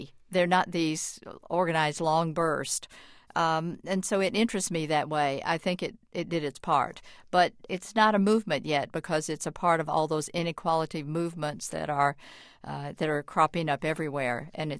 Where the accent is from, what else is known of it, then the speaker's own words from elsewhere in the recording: the South, United States; I come from the South and from the civil rights movement originally